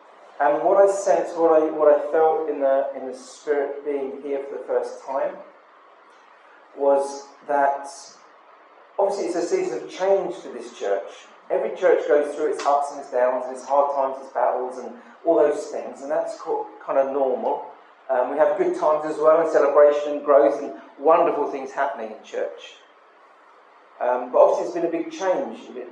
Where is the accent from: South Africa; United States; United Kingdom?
United Kingdom; England; and I'm from England.